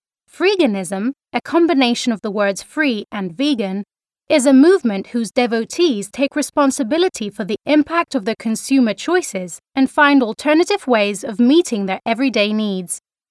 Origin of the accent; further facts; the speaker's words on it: Brighton, South East England, United Kingdom; my challenge was to live as a freegan for 3 days in my hometown of Brighton.